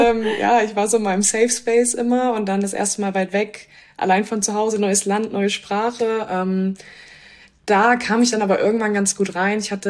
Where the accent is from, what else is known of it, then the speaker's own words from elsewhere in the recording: Kassel, Hesse, Germany; born there; 23 Jahre alt, komme gebürtig aus Kassel